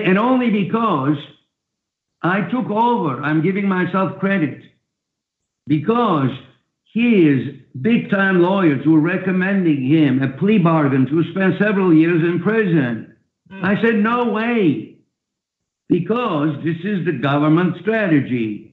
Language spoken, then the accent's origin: English; United States; Or are we America? We are America. I am an American, and I'm shouting like this for my grandchildren.